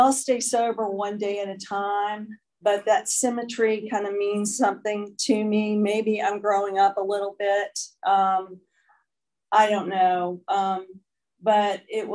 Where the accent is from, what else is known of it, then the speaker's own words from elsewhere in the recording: Alabama, United States; born there; I was born down south. I was born in Alabama to a wonderful family.